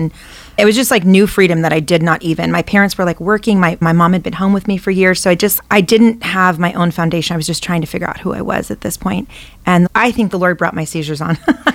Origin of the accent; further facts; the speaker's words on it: Indian Hills, United States; I was raised in Indian Hills. I grew up there. We either lived close to the camp or on the property many of the years of my life.